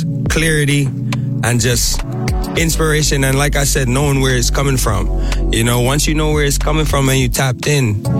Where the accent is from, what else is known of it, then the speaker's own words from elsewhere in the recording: New York, United States; also born or lived in Bridgeport, Connecticut / Florida; So I'm from New York, but I call myself a nomad because I lived all over the place. I spent time in New York as a kid, moved to Bridgeport, Connecticut, which is another big Caribbean melting pot.